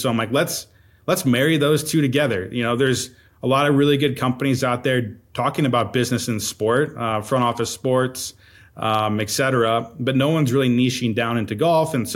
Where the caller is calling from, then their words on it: Mason City, Iowa, United States; I'm in rural Iowa, Mason City, Iowa, about 2 hours south of Minneapolis, 2 hours north of Des Moines.